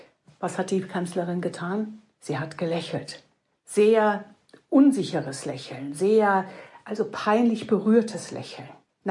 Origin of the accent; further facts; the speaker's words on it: Rhineland, Germany; Ich komme aus dem Rheinland, ja.